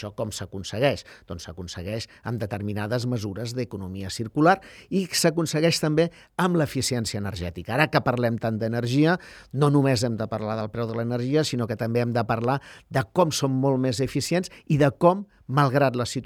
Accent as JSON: {"language": "Catalan", "region": "Catalonia", "country": "Spain", "tie": "born there", "said": "Home, jo vaig néixer al Bages, els meus pares són del Berguedà, o era el meu pare del Berguedà."}